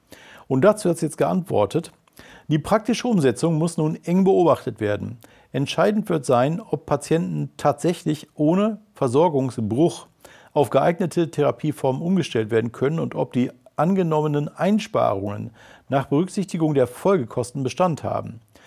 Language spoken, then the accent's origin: German; North Rhine-Westphalia, Germany; Also mein Heimatland NRW